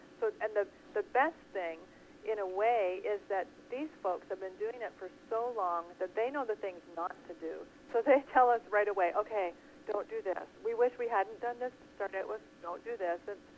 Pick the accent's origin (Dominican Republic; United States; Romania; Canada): Canada; being a Canadian artist, I just think it's important. We have spectacular artists in this country.